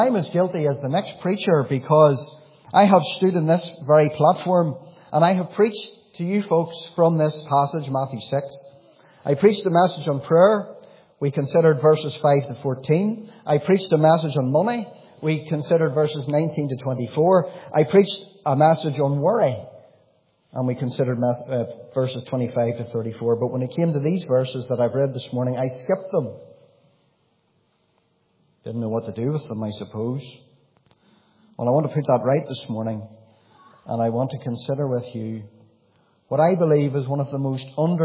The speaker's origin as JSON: {"language": "English", "town": "Warrenpoint", "region": "Northern Ireland", "country": "United Kingdom", "tie": "born or raised there", "said": "I was brought up in Warren Point Baptist Church"}